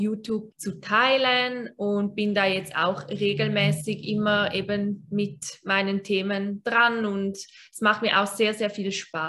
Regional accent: Switzerland; ich bin 26 und ich komme aus der Schweiz.

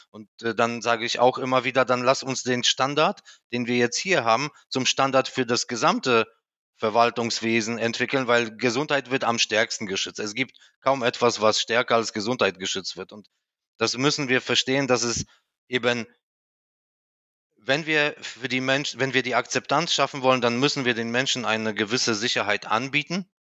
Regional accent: Poland; in meiner Heimat Polen

